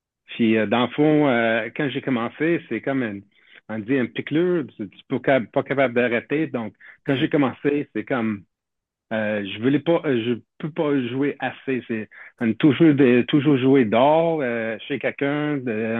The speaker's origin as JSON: {"language": "French", "region": "Quebec", "country": "Canada", "lives_now": "Sept-Îles, Canada", "said": "Moi, j'ai une origine de la Basse-Côte-Nord. Puis depuis 13 ans, j'ai habité à Sept-Îles."}